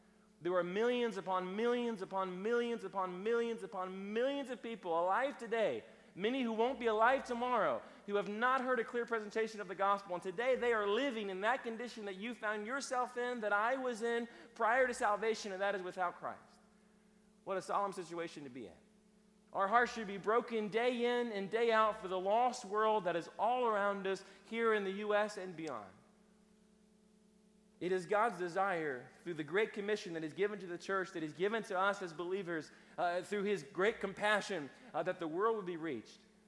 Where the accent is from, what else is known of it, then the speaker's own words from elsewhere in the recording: Chesapeake, Virginia, United States; That's where we're from Chesapeake, Norfolk area.